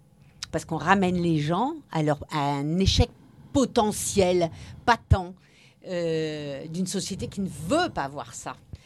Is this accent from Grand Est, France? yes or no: no; Hauts-de-France, France; Et je suis du Nord